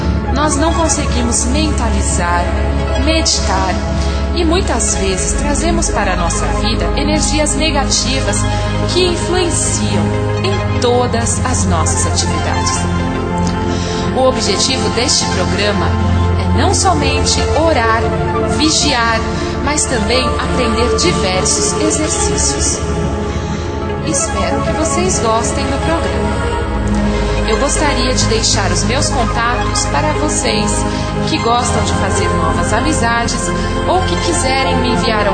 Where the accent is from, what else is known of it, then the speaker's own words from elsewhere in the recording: São Paulo, Brazil; eu sou de São Paulo, capital, tenho 29 anos